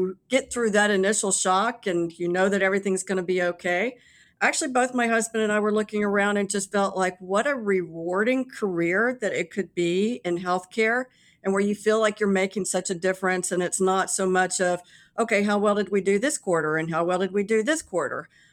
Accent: Texas, United States; I am from Texas. So what does a good Texan do way back when?

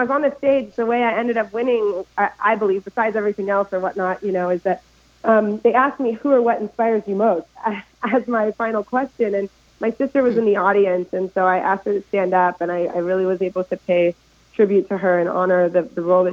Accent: California, United States; I'm from the Bay Area, like you are. And so I did feel like, in a way, I represent all of California.

